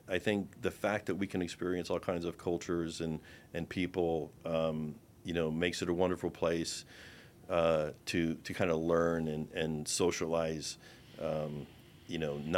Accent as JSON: {"language": "English", "region": "Florida", "country": "United States", "tie": "born or raised there", "said": "So I loved growing up in South Florida."}